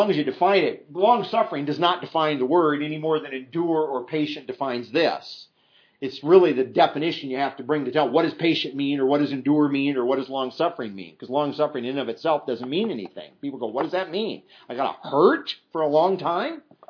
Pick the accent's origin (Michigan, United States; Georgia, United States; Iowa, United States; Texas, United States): Iowa, United States; It doesn't usually snow that much where I grew up in Iowa when it's 30 below.